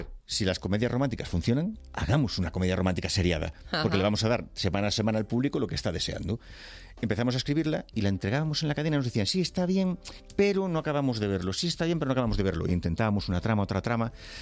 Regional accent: Noia, Galicia, Spain; born there; yo nací en Noia, en un pueblecito, en Galicia, al lado de Santiago de Compostela

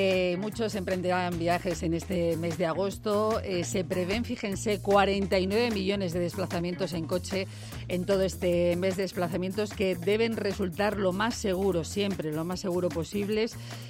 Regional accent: Spain; como somos españoles, esto de, también de revisar el coche para última hora

